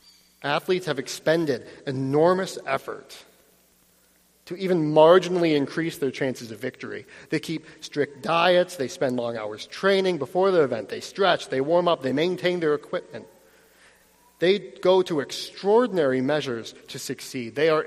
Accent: Utica, New York, United States; I grew up, some of you know, I grew up near Utica, New York

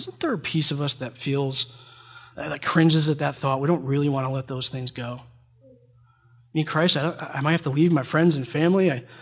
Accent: New York, United States; I grew up in Schoharie County. I don't know how many people know where that is or what that is. So while the accent's different, there's a few words that are just unique to Schoharie County

